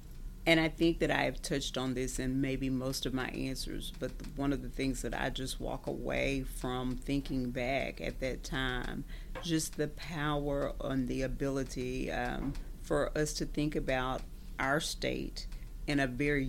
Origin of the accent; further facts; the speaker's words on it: Louisiana, United States; I'm not native to this area. I'm not from South Louisiana. I'm from the central part of the state.